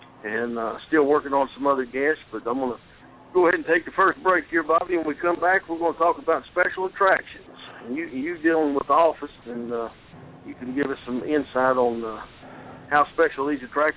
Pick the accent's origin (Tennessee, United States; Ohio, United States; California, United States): Tennessee, United States; Is you growing up in Atlanta and me growing up here in East Tennessee